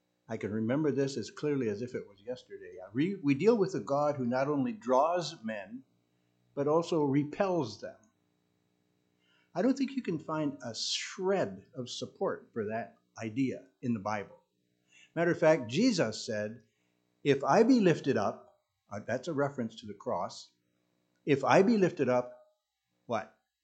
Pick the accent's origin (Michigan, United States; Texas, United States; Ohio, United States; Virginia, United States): Michigan, United States; Grand Rapids; I grew up in Grand Rapids, Michigan. That's home base for the Christian Reformed Church.